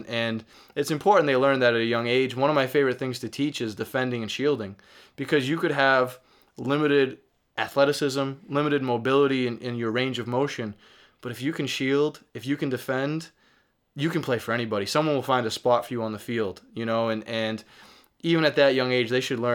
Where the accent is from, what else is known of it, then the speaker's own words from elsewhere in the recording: Massachusetts, United States; accent: Boston; I try to explain to them as gently as I can in my Boston accent